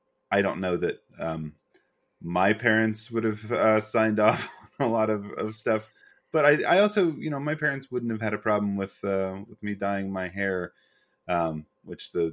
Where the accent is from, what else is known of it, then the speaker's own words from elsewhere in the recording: North Carolina, United States; I grew up largely in Western North Carolina and we had a very strict dress code in high school.